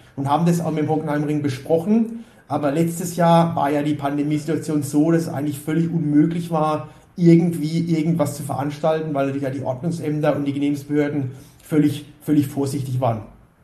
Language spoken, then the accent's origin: German; Ubstadt-Weiher, Baden-Württemberg, Germany; ich komme aus Ubstadt-Weiher, wer sich ein bisschen auskennt, das ist vom Hockenheimring 20 Kilometer weg. Somit gehört der Hockenheimring auch so ein bisschen zu meiner Heimat, zu meiner DNA.